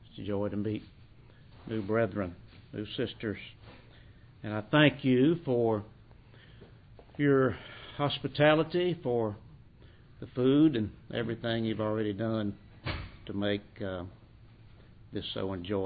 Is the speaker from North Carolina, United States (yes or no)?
no; Kentucky, United States; moved away as an adult; now in Virginia, United States; From a boy who was born and raised in Kentucky, which at the time I thought was the only state on earth. And now, having lived in the gorgeous state of Virginia for 22 years